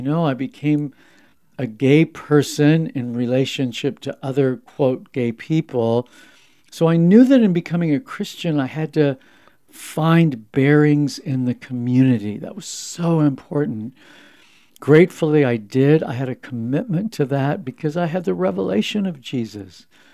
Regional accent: California, United States; So, yeah, I was raised in Southern California.

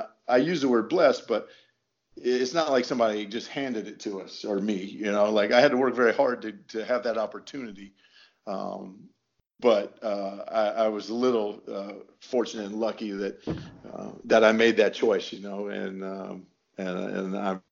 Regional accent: Indiana, United States; you're growing up in Indiana, right?

